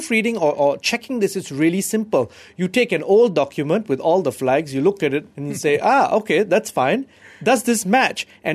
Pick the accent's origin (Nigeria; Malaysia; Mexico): Malaysia; As a Malaysian, I'm so embarrassed.